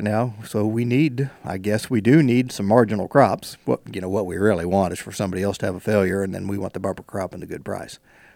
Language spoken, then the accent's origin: English; Kansas, United States; and of course I come from Western Kansas. Well, we call it Western Kansas if we live here. It was North Central when I lived there, so sure. It's Phillips County.